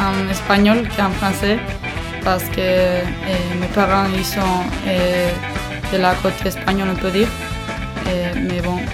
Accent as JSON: {"language": "French", "region": "Nouvelle-Aquitaine", "country": "France", "tie": "born or raised there", "second_language": "French", "said": "j'habite en Daï depuis 17 ans. Maintenant j'ai 20 ans et je suis née à Lchaka, qui est un village à 10 km d'en Daï. Alors je peux dire que j'ai étudié en basque à Andai, à Irún, à Berja et à Bilbao."}